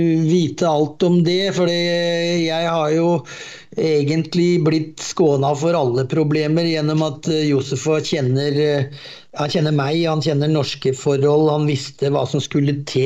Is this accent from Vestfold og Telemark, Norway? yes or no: no; Oslo, Norway; jeg er den eneste fra Oslo, eller eneste ikke-senegaleser i klubben